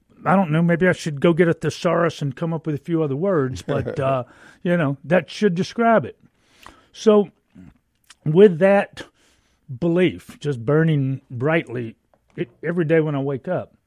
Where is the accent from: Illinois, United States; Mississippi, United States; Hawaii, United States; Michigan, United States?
Mississippi, United States; if I can't speak confidently about my home state and what's our voting like here in Mississippi.